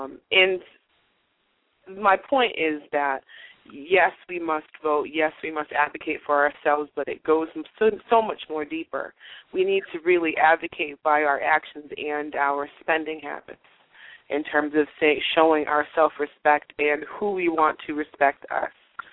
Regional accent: Massachusetts, United States; now in New York, United States; I'm in New York, but I grew up in Massachusetts.

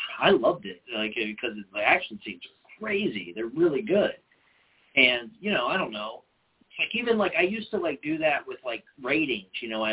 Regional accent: Nashville, Tennessee, United States; Cause I grew up in like, or it, when I was saying I grew up in Nashville, we were all like too cool for school.

